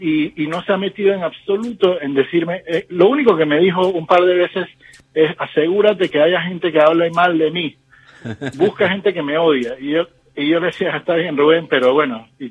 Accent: Panama; now in Miami, United States; Sí, yo, digamos que siendo panameño uno crece con su música en el ambiente.

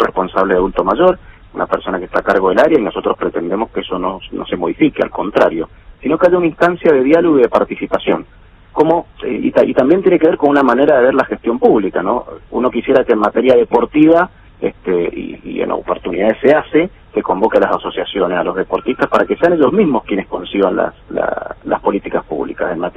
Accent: San Rafael, Mendoza, Argentina; en mi caso y en nuestro caso que somos de San Rafael

